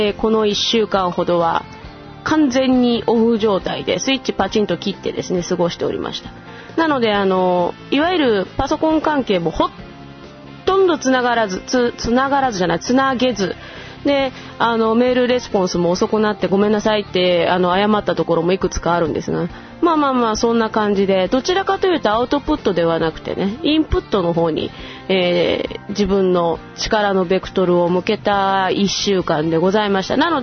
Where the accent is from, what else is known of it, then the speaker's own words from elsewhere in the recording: Kyoto, Japan; ただ私京都なんですが、京都の小学校の夏休みというのが非常に中途半端でですね